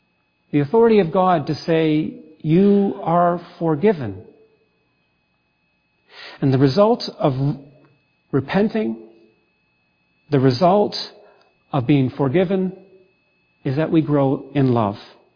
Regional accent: Toronto, Ontario, Canada; I grew up in Toronto. I was born in Scarborough and in a neighborhood of townhouses, first starter homes

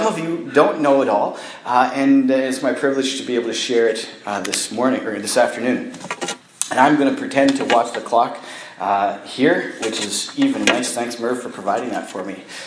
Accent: Regina, Saskatchewan, Canada; And I grew up in Regina here.

